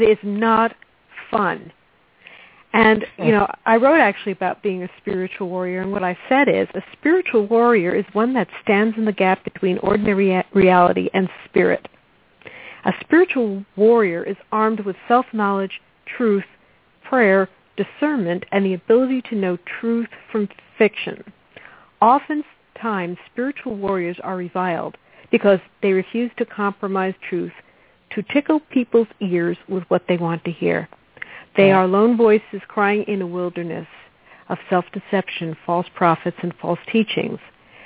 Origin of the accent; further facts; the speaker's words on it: New York City, New York, United States; accent: New York twang; New York City.